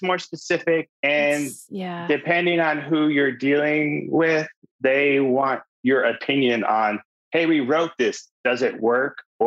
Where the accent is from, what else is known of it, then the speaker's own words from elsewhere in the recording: New Jersey, United States; You know, I'm from New Jersey.